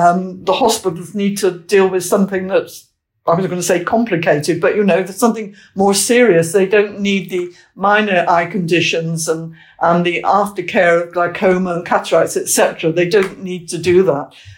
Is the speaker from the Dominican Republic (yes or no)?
no; Bristol, South West England, United Kingdom; And we worked in Bristol, because that was my hometown. So I dragged my Welsh husband along with me into Bristol